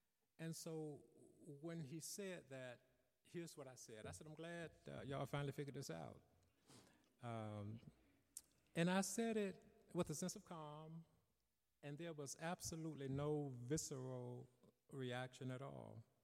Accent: Tuskegee, Alabama, United States; also born or lived in Montgomery; I was born in Montgomery, Alabama, 1954. I grew up in Tuskegee. And like most Southern Black families, I was heavily steeped in a very strong faith tradition.

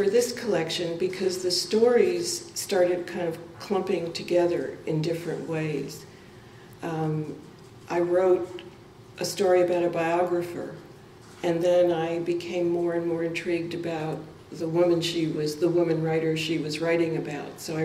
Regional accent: New York, United States; Now that I'm a Texan instead of a New Yorker, I don't get to see any of this stuff, so, or not much of it.

